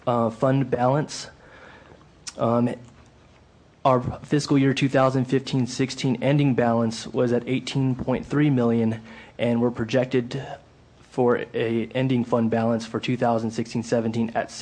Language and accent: English; Hanford, California, United States; Hanford, California.